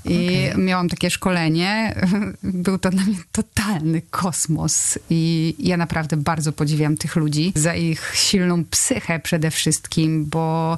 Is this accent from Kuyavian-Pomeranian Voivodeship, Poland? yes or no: no; Lower Silesian Voivodeship, Poland; Ja Wrocław trochę znam, bardzo lubię, ponieważ pochodzę spod Wrocławia.